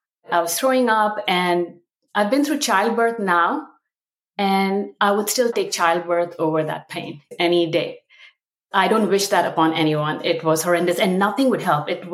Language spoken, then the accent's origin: English; India; moved away as an adult; now in United States; I'm an Indian immigrant. This year will mark my 20th year in the United States.